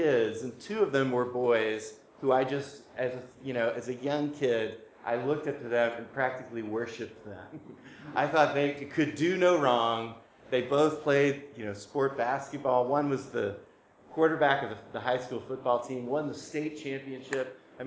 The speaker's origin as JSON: {"language": "English", "town": "Memphis", "region": "Tennessee", "country": "United States", "tie": "born or raised there", "also_born_or_lived": "Boston / Connecticut / Vermont", "moved": "as an adult", "said": "I grew up in Memphis, Tennessee. I've been in New England now for 15 years, as long as I've been married, actually. My wife and I moved to Boston for me to go to seminary, and we were in Connecticut for 7 years, and now we've been in Vermont for 4."}